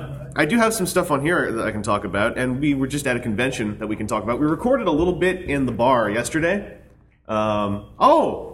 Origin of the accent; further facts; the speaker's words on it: Canada; I'm from Canada.